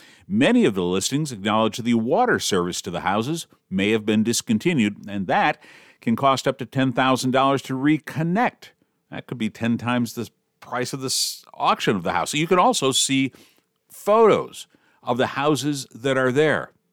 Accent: Detroit, Michigan, United States; Since the 1950s, my hometown of Detroit has lost over 50% of its population.

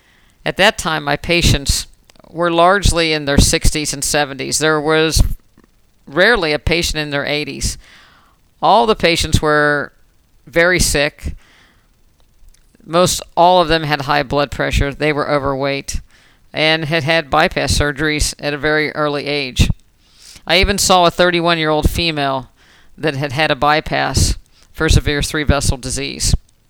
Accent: Morgantown, West Virginia, United States; I grew up in Morgantown, West Virginia, which is right on the West Virginia-Pennsylvania border.

